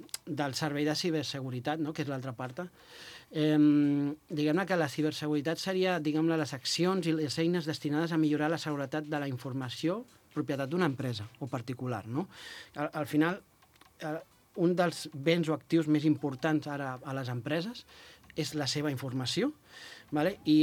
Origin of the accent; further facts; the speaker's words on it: Vilafranca del Penedès, Catalonia, Spain; Nosaltres, bona part dels companys som de Vilafranca, sí, de Rodalies